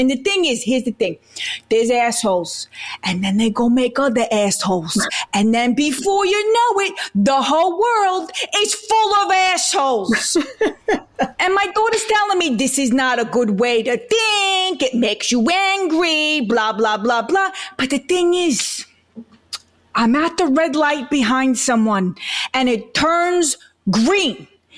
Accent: New York, United States; I'm from New York, but that's good.

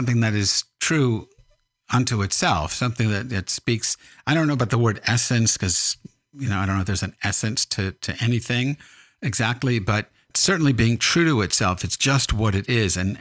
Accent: United States; without me being an American, me being a Jew, me being, you know, a male, all that stuff.

